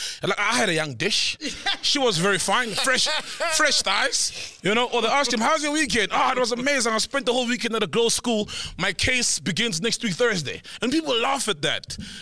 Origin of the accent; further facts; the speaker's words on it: South Africa; Where are you from? South Africa. Oh, good. Oh, I thought you were in the Philippines. Like, nah, South African.